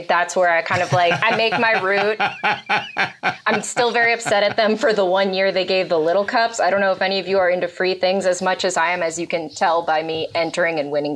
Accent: Van Nuys, California, United States; I grew up in Van Nuys, Valley Pride forever.

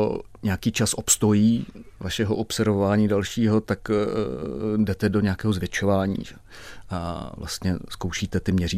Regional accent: Ratíškovice, South Moravian Region, Czechia; Třeba je to někde u nás na Moravě v Ratíškovicích zachováno.

